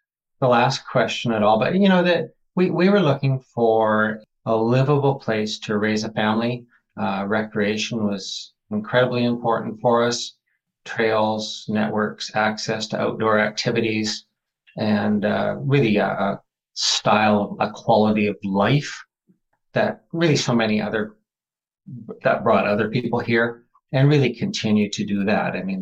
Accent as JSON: {"language": "English", "town": "Vancouver", "region": "British Columbia", "country": "Canada", "tie": "born there", "lives_now": "Salmon Arm, Canada", "said": "So I was born in Vancouver"}